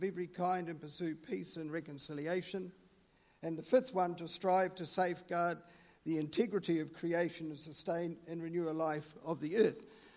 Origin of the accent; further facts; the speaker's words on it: London, United Kingdom; now in New Zealand; I was born in London, and the beginning of my faith journey was in a convent school in London.